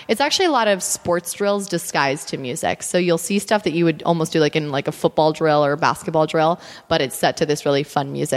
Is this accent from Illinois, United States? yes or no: no; Miami, Florida, United States; So the real story is that I grew up in Miami. That's the 305 area code.